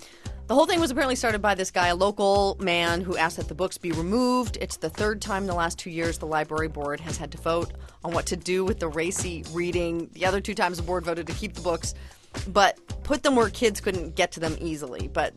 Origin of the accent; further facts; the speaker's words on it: Idaho, United States; we're going to go to my home state. I'm not so proud of it right now. But Dateline Nampa, Idaho.